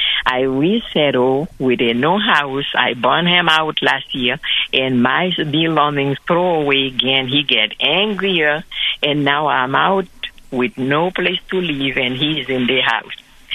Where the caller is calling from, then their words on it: Atlanta, Georgia, United States; I'm calling you from Atlanta, Georgia.